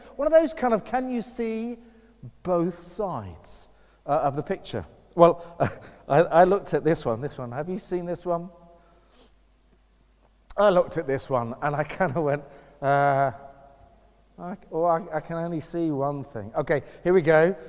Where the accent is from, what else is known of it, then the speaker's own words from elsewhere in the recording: East of England, United Kingdom; when I was growing up in Essex, the first ever kind of opportunities I got to preach were in my home church.